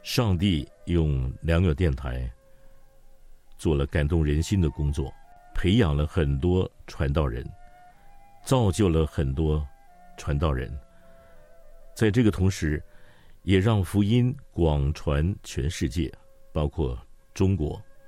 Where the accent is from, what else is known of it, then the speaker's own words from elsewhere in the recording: Singapore; also born or lived in Paris, France / Hong Kong; 我小的时候在新加坡出生长大，接受基本教育，后来在欧洲法国巴黎成长，然后在香港作为我的大本营